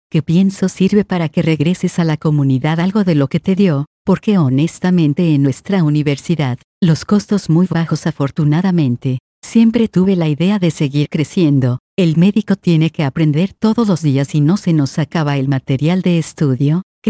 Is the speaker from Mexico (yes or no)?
yes; Mexico; Recuerdo que les llamaba mucho la atención mi acento. No podían dilucidar si era mexicano o qué era. Dicen es muy neutro. Me decían es que no hablas así como Cantinflas. Y les decía es que México es muy grande y que es en sí mismo un crisol cultural.